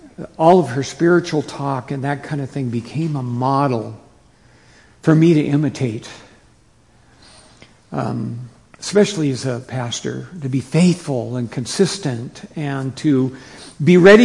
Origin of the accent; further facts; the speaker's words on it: Seattle, Washington, United States; And when I was in Seattle, growing up in Seattle, I went to a church